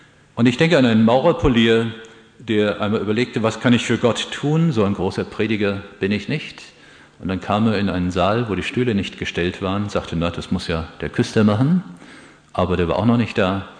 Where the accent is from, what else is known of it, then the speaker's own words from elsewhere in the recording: Oberursel, Hesse, Germany; Ich erinnere mich an Oberursel, wo ich herkomme